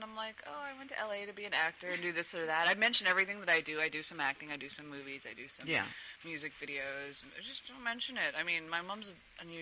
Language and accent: English; Midwest, United States; now in Los Angeles, United States; The Midwest.